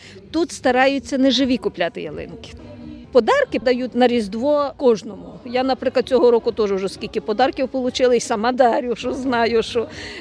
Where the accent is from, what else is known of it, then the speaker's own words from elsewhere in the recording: Ivano-Frankivsk Oblast, Ukraine; moved away; Я з України, з Західної України, Івано-Франківська область. Я вже тут 23 роки.